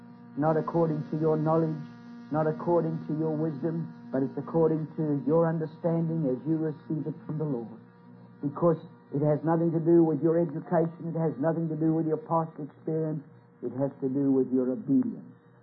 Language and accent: English; United Kingdom; Now, we're going to finish in a most unusual way, if you don't mind. Being British, I have a little different understanding to you.